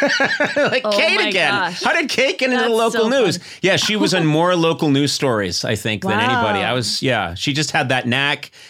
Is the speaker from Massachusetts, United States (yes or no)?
yes; Brookline, Massachusetts, United States; you're Lexington, I'm Brookline, we're both from Massachusetts